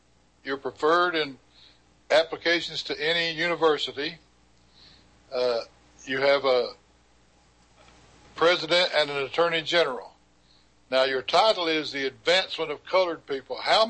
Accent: the South, United States; the time I grew up in the South in the 1950s and 1960s.

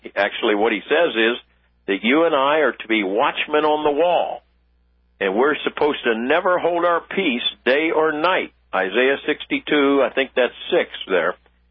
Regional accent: Ireland; I'm an Irishman myself, and I get enjoyment out of Irish jokes.

